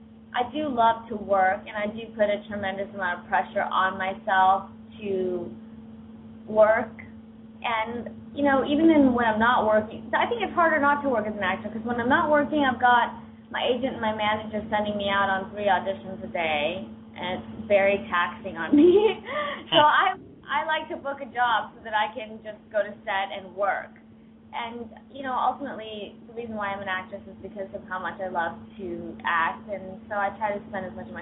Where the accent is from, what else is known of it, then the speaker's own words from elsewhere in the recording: India; Yes, I'm sorry. You're right. I am Indian.